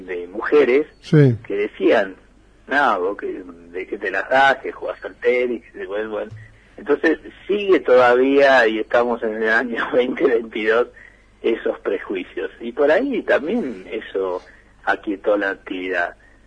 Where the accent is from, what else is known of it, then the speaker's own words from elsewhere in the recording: Venado Tuerto, Santa Fe, Argentina; Y yo vengo de Venado Tuerto, que cultura totalmente tenística